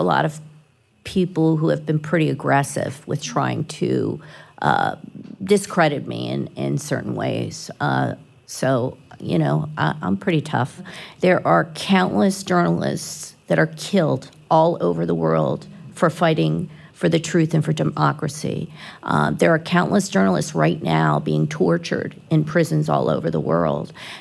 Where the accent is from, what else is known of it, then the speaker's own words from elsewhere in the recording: Philadelphia, Pennsylvania, United States; Like I said, I grew up in Philly